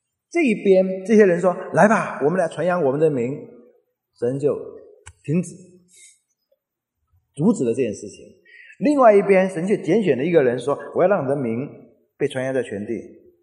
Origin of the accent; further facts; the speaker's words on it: Taiwan; accent: Taiwanese Mandarin; 从台湾来的人，或者说我也是，我台湾出生，从台湾来，我是闽南人，讲闽南话的人有一个音是不太容易发的